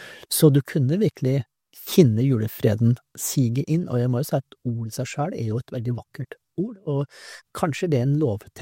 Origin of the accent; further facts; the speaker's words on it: Eastern Norway, Norway; Og jeg må jo si som østlending